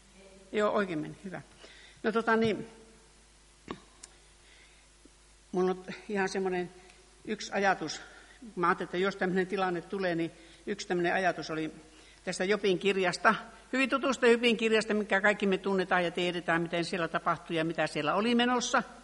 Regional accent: Kaarina, Southwest Finland, Finland; me ollaan tai mä oon Kaarinasta

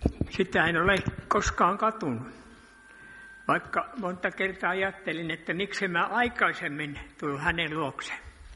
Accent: Jakobstad, Ostrobothnia, Finland; Mähän olen syntynyt täällä Pietarsaaressa ensimmäisenä meidän perheen lapsista. Me asuimme silloin tuolla pormestarin saaressa siellä höyrysahalla.

